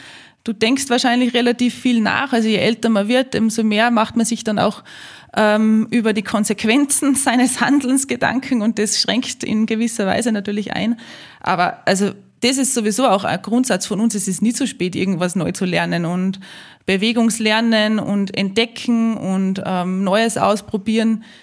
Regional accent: Salzburg, Austria; ich bin in die Berge aufgewachsen, in der Nähe von Salzburg. Unser Haus steht mitten im Grünen.

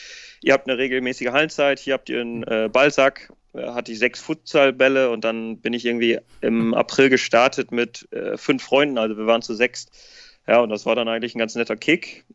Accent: Westerstede, Lower Saxony, Germany; born there; Ich bin gebürtiger Westersteder, das ist im Landkreis Ammerland. Also ich komme aus dem Norden, 20 Kilometer von Oldenburg gebürtig.

